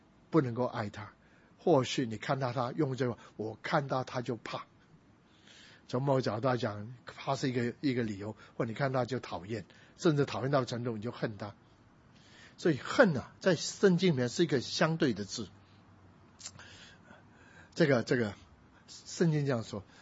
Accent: Guangdong, China

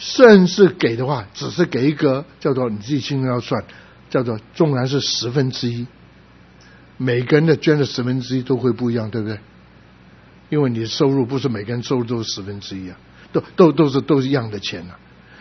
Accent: Guangdong, China

